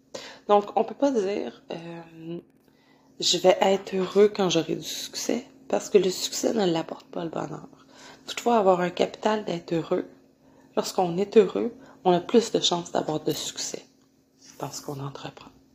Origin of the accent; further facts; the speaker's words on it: Canada; born there; je suis née au Canada, dans un pays qu'on considère riche, qu'on considère comme étant évolué.